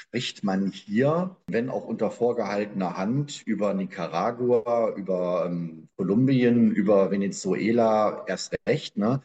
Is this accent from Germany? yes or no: yes; West Germany, Germany; wenn ich so an die 90er Jahre zurückdenke, da hat man insbesondere als Westdeutscher über die osteuropäischen Staaten auch eher verächtlich gesprochen